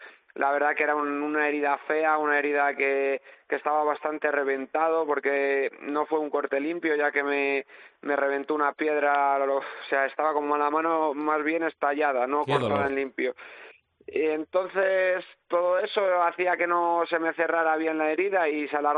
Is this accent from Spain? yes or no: yes; Carbonero el Mayor, Castile and León, Spain; me siento orgulloso de ser de Carbonero y de Segovia. Aquí en mi pueblo, a pesar de un pueblo pequeño, tiene su encanto con nuestro buen jamón